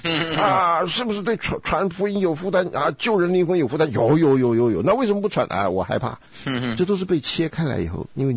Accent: China; 我们从中国来，是不是？中国有这个几千年的酱缸文化。

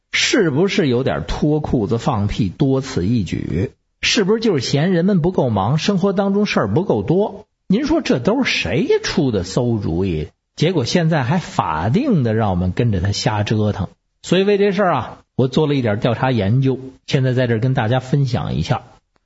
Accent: Beijing, China; 我是北京的…

